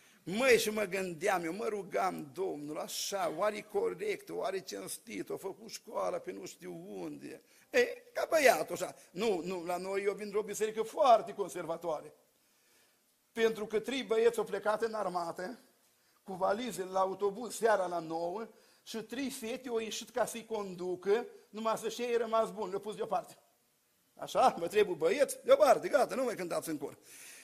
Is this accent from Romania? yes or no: yes; Suceava, Suceava County, Romania; Și stă, de unde ești? Ia Suceava. Din Suceava, de unde? Îi spun eu, de unde?